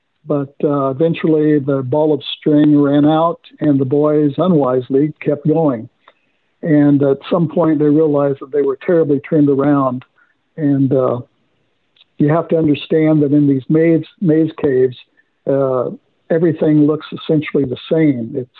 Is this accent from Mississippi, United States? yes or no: no; Hannibal, Missouri, United States; in the neighborhood that I grew up in Hannibal. So it was a place of grand adventure.